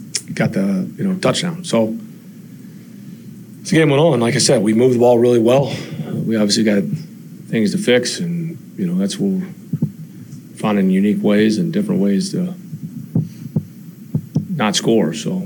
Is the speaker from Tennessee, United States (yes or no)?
yes; Memphis, Tennessee, United States; I mean, I am from Memphis. Obviously, was fortunate to be there for 10 years